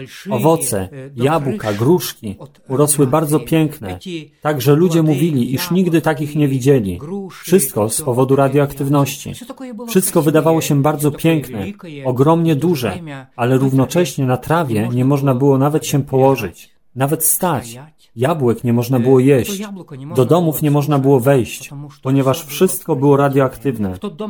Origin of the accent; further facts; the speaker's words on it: Western Ukraine, Ukraine; Urodziłem się i wyrosłem na Ukrainie i tam do teraz żyję.